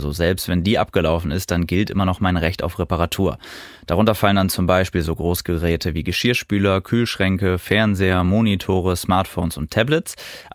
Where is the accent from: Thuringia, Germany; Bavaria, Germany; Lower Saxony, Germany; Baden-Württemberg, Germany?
Lower Saxony, Germany; Osnabrück; Das Wiehengebirge, das liegt in meiner Heimatregion Osnabrück.